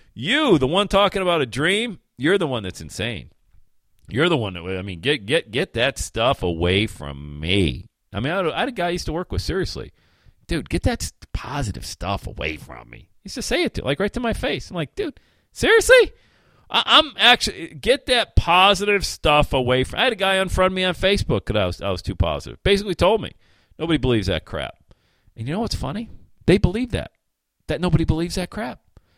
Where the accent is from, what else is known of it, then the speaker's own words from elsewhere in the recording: Bradford, Pennsylvania, United States; which is a less than an hour away from my hometown of Bradford, PA, a little small, I mean small, little one-horse town in western Pennsylvania.